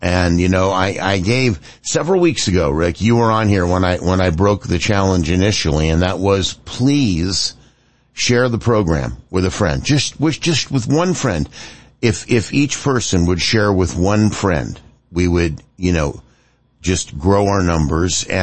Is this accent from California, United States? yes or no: yes; California, United States; I grew up in the Bay Area, lived out there, lived through a lot of this over the course of the last 50 plus years.